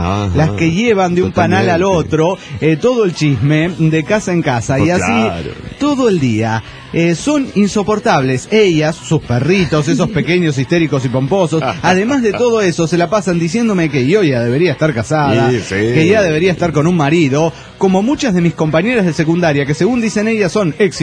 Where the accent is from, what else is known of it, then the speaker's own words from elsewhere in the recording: San Francisco de Asís, Mexico; hicieron que me acordara de una de las tradiciones que más amo de mi pueblo. Ajá. ¿Que cuál es mi pueblo? San Francisco de Asís, México.